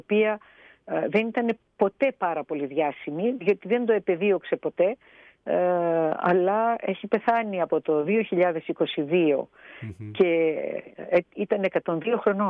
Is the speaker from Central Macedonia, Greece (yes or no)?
yes; Thessaloniki, Central Macedonia, Greece; Εγώ είμαι Θεσσαλονικιά, βλέπετε ότι υπάρχει μια μικρή διαφορά τουλάχιστον εκεί.